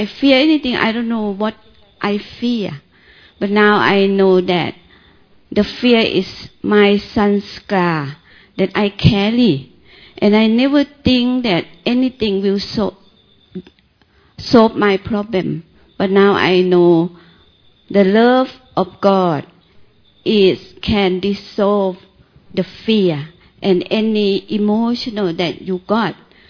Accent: Thailand; English is a second language; I came from Thailand.

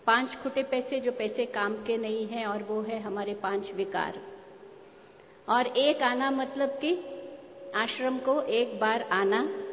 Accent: Hyderabad, Telangana, India; और मैं हैदराबाद से हूँ

